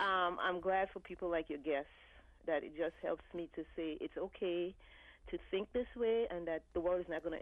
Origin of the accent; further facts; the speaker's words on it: Guyana; born there; I was born in South America, the former British colony in South America.